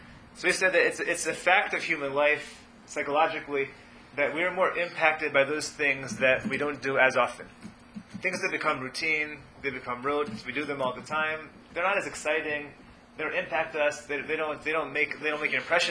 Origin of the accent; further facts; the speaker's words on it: the South, United States; You know, I grew up in the South.